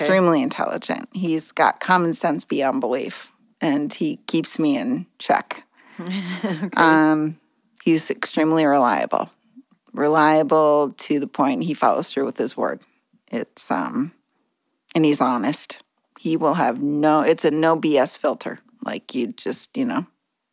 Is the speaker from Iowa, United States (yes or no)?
yes; Thor, Iowa, United States; So born and raised North Central Iowa on a farm called Thor. Small town population, it's probably up to two, maybe past 200 today.